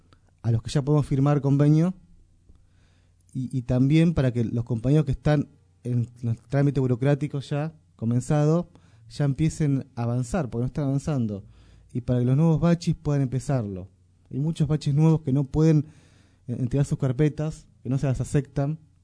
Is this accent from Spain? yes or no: no; Merlo, Buenos Aires Province, Argentina; Porque nosotros somos de Merlo, ¿no?